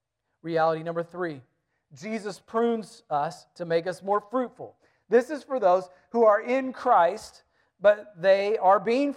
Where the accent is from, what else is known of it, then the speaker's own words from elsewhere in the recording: North Carolina, United States; When we grew up in North Carolina